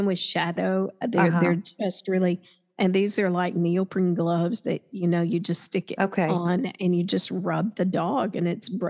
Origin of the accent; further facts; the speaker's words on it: Savannah, Georgia, United States; I just want to say that since I'm from Savannah, I just felt like that it was my duty to get.